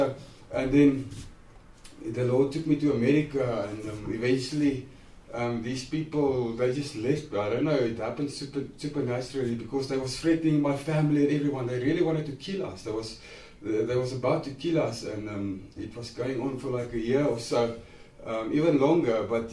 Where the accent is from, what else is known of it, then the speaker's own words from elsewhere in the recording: Bloemfontein, Free State, South Africa; I am from Bloemfontein, but I wasn't always working for the Lord.